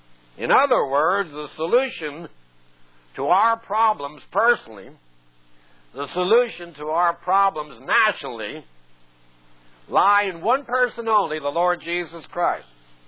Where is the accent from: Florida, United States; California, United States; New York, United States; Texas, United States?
New York, United States; I was growing up in New York.